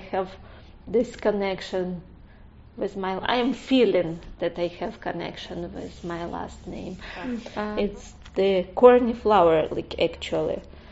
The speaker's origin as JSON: {"language": "English", "country": "Ukraine", "second_language": "English", "said": "I'm from Ukraine right now. Yes, I'm from Ukraine, originally from Ukraine."}